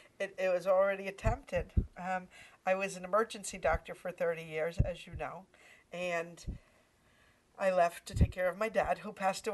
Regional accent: United States; So I am a Catholic first. I'm God's child. I'm an American, so I live in a country which still was founded on freedoms.

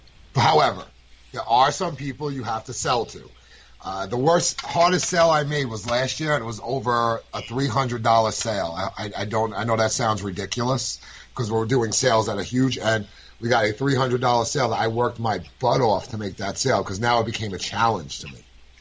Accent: New York, United States; I'm a New Yorker, and it was three people.

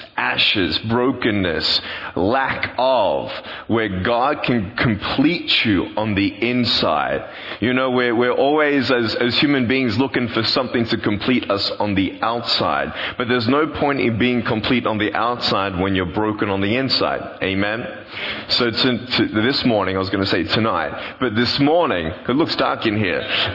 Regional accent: Australia; moved away as an adult; now in California, United States; I'm not from the South. I'm from the real South, down under, Australia. And I've lived in California for the last 3 years

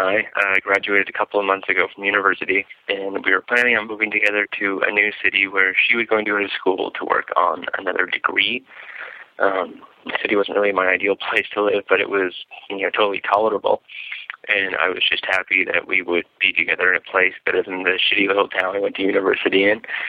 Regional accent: Canada; Plus, it's like really fucking cold there in the winter, which is not my thing, despite being Canadian.

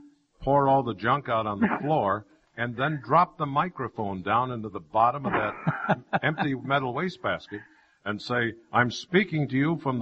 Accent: Elmhurst, Illinois, United States; I grew up in Elmhurst, not far from you.

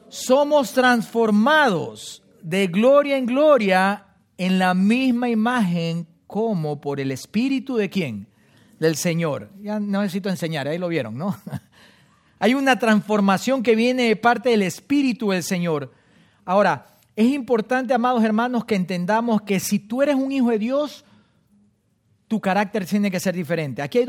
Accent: Guayaquil, Guayas, Ecuador; accent: costeño; Hablo con acento a lo mejor costeño, porque soy de Guayaquil, Ecuador

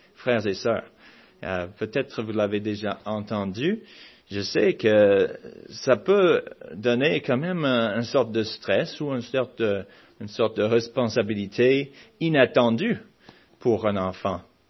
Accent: Alabama, United States; quand j'étais jeune, quand j'ai grandi en Alabama

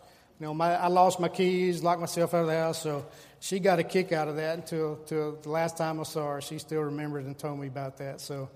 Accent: LeRoy, New York, United States; I grew up in Leroy under the tutelage of Reverend Dr. Gardner Ellis.

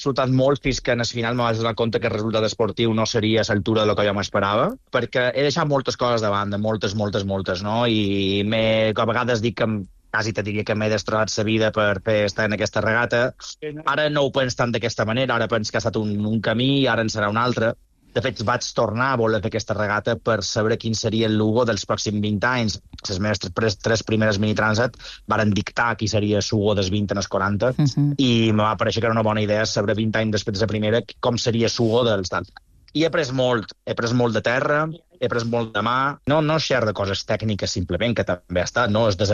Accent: Balearic Islands, Spain; és vera que potser puc tenir ascendència, he nascut a Mallorca, però tinc ascendència italiana, mallorquina, prensa de tot. Però jo som ben mallorquí i sempre ho dic, jo me vull morir a Mallorca.

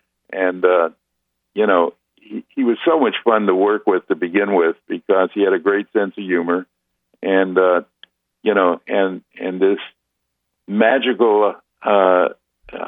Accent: Los Angeles, California, United States; I'm a kid from the West Coast in L.A.

